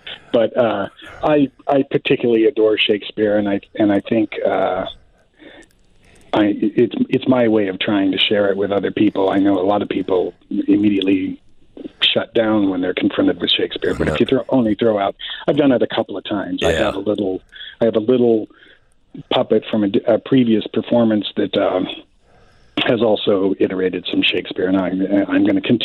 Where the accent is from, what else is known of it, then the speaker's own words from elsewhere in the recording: Wyoming, United States; moved away as an adult; now in Chicago, United States; because we're from Wyoming, which has 600,000 people in the entire state.